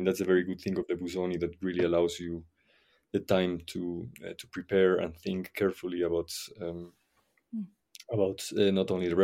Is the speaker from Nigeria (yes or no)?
no; La Paz, Bolivia; At the moment, I'm in my native city, La Paz, Bolivia.